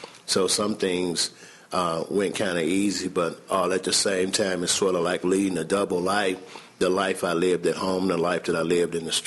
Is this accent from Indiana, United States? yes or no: yes; Gary, Indiana, United States; now in Evansville, United States; I'm from Gary, Indiana, born and raised there. I'm the youngest son of six children. I moved here to Evansville in April of 2003.